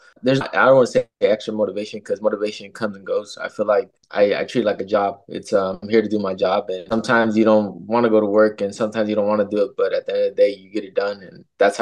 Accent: Fresno, California, United States; Most definitely it's headlining in Fresno, in my hometown.

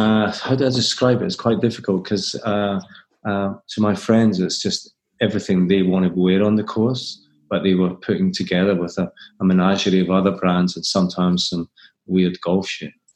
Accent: Scotland, United Kingdom; And I'm a Scottish guy

